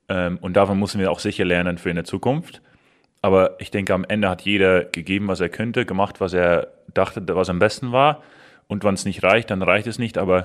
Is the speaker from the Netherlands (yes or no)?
yes; Netherlands; German is a second language; ich komme aus Holland